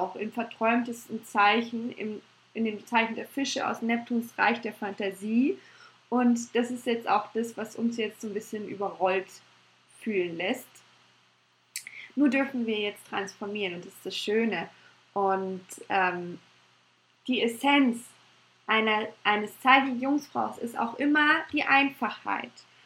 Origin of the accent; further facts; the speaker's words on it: Munich, Bavaria, Germany; ich bin ja eine Münchnerin